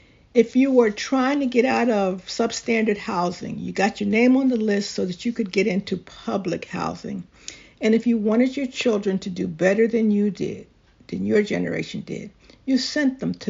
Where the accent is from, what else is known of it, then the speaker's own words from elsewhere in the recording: Philadelphia, Pennsylvania, United States; I grew up in Philadelphia at a time when if you wanted to traverse the city, you took public transportation.